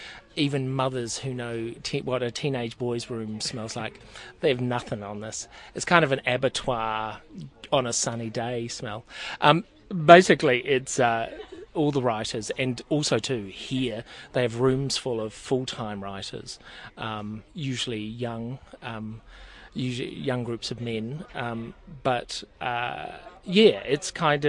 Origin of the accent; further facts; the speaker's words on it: New Zealand; But even when I first arrived, being a New Zealander in the comedy industry was always a very good thing